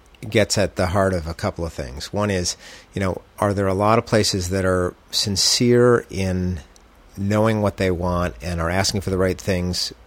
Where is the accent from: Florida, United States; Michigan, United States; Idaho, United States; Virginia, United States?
Michigan, United States; Detroit; cities like Detroit, my hometown, and how they adapt to the population that now resides there.